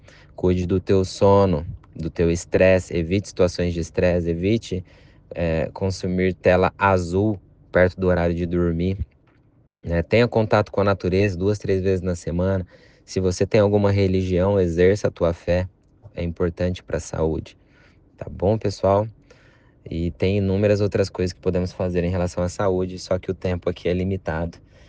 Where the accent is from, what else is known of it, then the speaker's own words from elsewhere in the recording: São Paulo, Brazil; now in Santa Rosa, Brazil; sou paulista, moro aqui na cidade de Santa Rosa, já faz um ano e meio